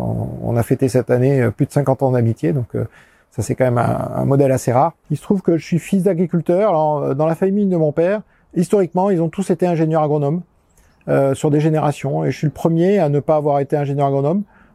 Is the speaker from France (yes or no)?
yes; Southern France, France; born there; also born or lived in Canada; Je suis né dans le sud de la France, là où j'habite maintenant. Donc je suis revenu après avoir quitté cette région pendant beaucoup d'années.